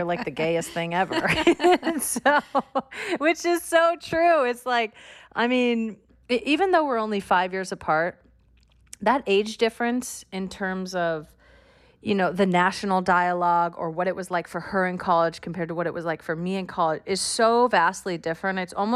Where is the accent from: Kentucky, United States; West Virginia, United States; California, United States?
California, United States; I'm from California.